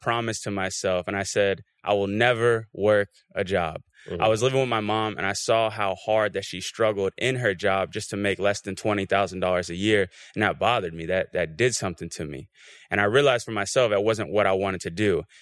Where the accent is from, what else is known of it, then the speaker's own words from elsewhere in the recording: Florida, United States; Yeah, I'm from Florida, so, you know, I come to Dubai, I had to bring the traffic and the rain.